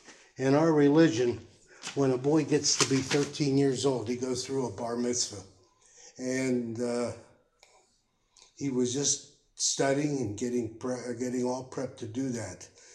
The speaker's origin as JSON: {"language": "English", "town": "Columbus", "region": "Ohio", "country": "United States", "tie": "born there", "said": "I was born in 1924 in Columbus, Ohio. I'm a Buckeye."}